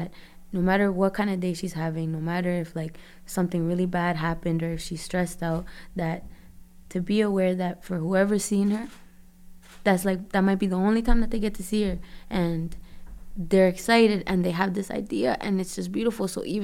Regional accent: Toronto, Ontario, Canada; I was born in Toronto, Canada.

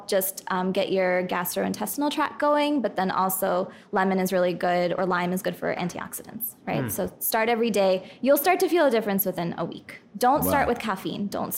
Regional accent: Pennsylvania, United States; I grew up in Pennsylvania, learned Hindi from watching Bollywood movies, took it in college, stay pretty connected to my family back in India.

